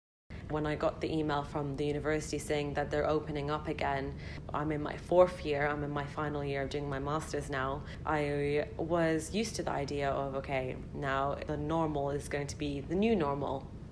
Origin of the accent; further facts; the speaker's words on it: Brighton, South East England, United Kingdom; I went to university in 2018 and I just graduated in 2022, and I'm from Brighton.